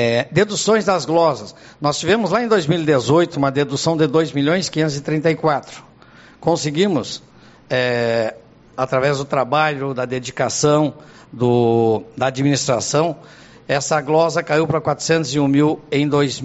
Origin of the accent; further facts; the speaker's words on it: Uruguaiana, Rio Grande do Sul, Brazil; Sou uruguaienense, sou natural de Uruguaiana. Minha família toda é daqui de Uruguaiana